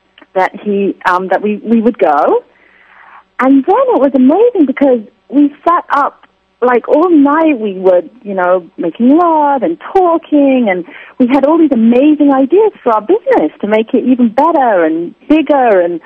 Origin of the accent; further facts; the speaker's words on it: London, United Kingdom; I came from London, England.